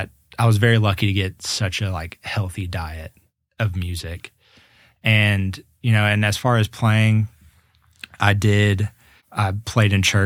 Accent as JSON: {"language": "English", "town": "Franklin", "country": "United States", "tie": "born or raised there", "said": "because I grew up in Franklin."}